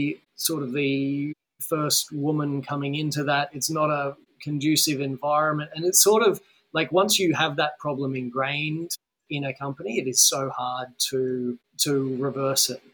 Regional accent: Australia; being in the UK as an Australian

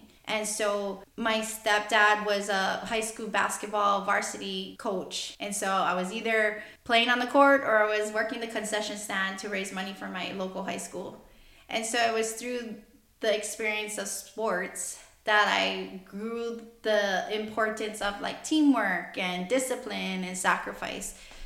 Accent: Hawaii, United States; moved away as an adult; now in Winters, United States; Well, I'm from Hawaii, so I'm born and raised in Hawaii, and I moved here about 9 years ago.

